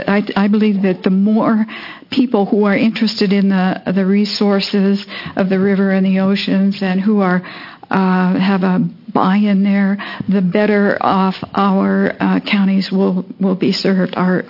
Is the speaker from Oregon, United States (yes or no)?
yes; Tillamook, Oregon, United States; I'm from Tillamook, and I just want to advocate that we don't lose any more representation.